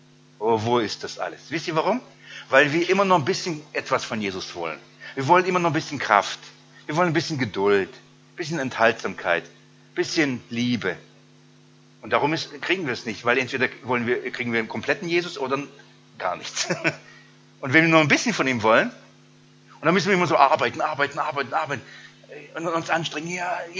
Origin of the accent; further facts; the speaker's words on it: Baden-Württemberg, Germany; Ich komme aus dem Schwabenland. Schaffen, schaffen, Häusle bauen.